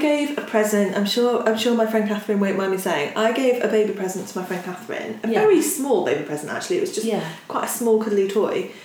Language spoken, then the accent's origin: English; United Kingdom; But that's because we're British, isn't it? We're not American.